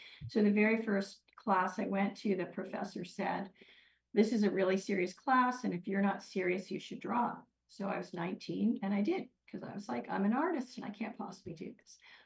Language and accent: English; Washington, District of Columbia, United States; So I was a dancer and I grew up in Washington, D.C.